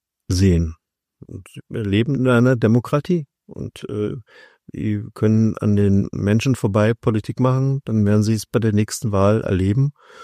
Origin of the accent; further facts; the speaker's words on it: Saxony, Germany; Ich bin Sachse.